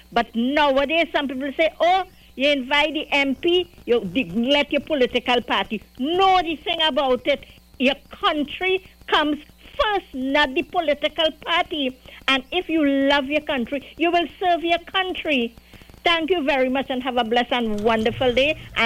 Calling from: Arima, Trinidad & Tobago; I'm calling from Arima.

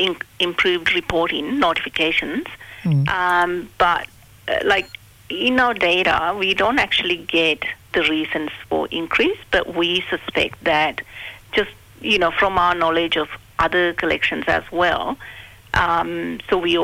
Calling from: Canberra, Australian Capital Territory, Australia; Canberra.

